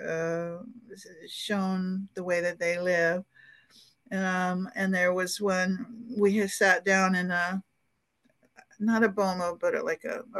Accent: Alaska, United States; For me, I'm from Alaska, and I like big game and the roughness of it, the wildness of it.

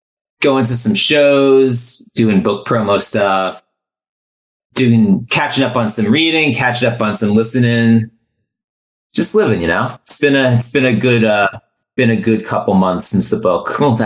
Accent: New Jersey, United States; Yeah, so I grew up in New Jersey. Went to high school between the years 02 and 06.

